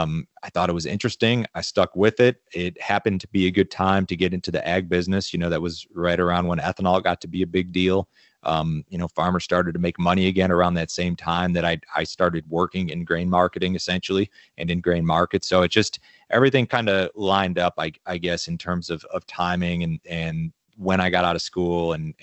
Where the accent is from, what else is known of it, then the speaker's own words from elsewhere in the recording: Chicago, Illinois, United States; moved away as an adult; now in Tennessee, United States; I moved from Illinois, Chicago area, where I grew up, down to this area about 3.5 years ago now.